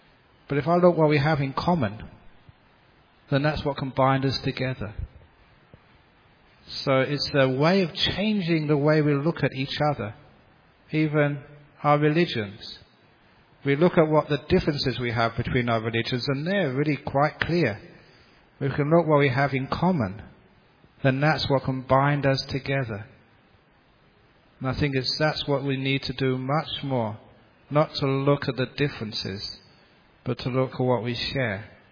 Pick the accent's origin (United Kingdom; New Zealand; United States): United Kingdom; England; Certainly because I grew up in England, and I studied the history, which was European history.